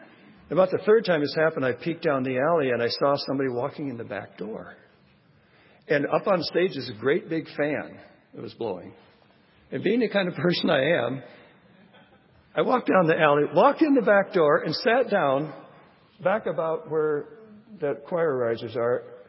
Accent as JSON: {"language": "English", "region": "Scotland", "country": "United Kingdom", "said": "Okay, well, being Scottish, I appreciated that."}